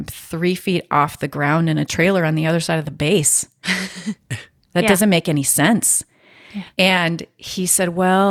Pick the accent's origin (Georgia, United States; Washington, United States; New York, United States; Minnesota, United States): Minnesota, United States; because I'm from Minnesota. We say guys, right? Hey, guys.